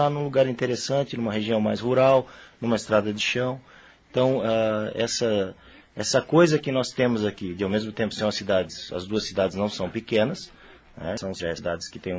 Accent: Joinville, Santa Catarina, Brazil; para mim que sou de Joinville

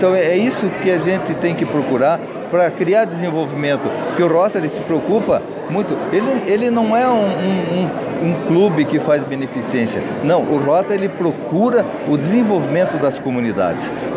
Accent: Campos Novos, Santa Catarina, Brazil; lá da minha cidade, que sou de Campos Novos, né?

